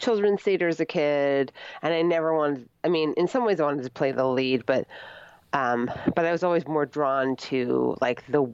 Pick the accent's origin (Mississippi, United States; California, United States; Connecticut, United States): Connecticut, United States; I grew up in the Hartford area